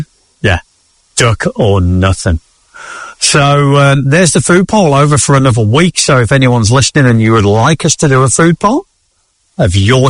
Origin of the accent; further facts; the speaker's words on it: England, United Kingdom; Well, I am pretty English